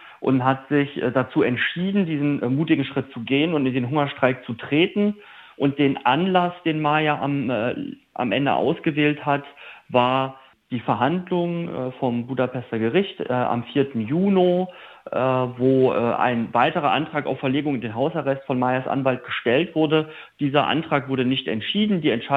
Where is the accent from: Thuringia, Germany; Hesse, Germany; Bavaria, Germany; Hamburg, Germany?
Thuringia, Germany; Jena; ich bin aus Jena